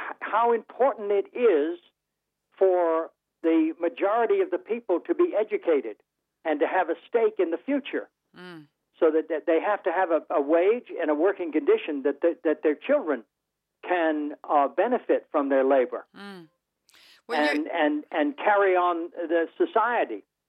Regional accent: Ohio, United States; and then in my home state of Ohio.

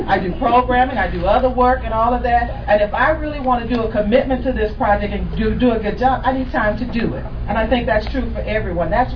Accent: Houston, Texas, United States; Oh, I'm sorry. … from Houston.

